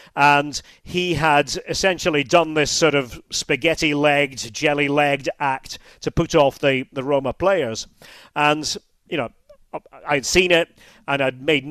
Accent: Scotland, United Kingdom; Scottish football, which of course is always, you know, right here and will always be right here as a Scot.

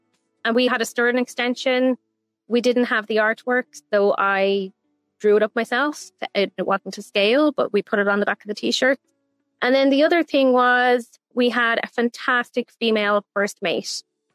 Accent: Ireland; moved away as an adult; I'm from Ireland.

